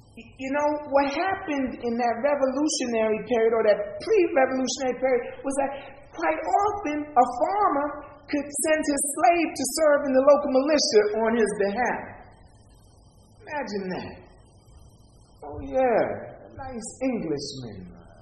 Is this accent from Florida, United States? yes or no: no; Manhattan, New York, United States; I'm from Manhattan Island, and they sure enough had Africans building the canal on Canal Street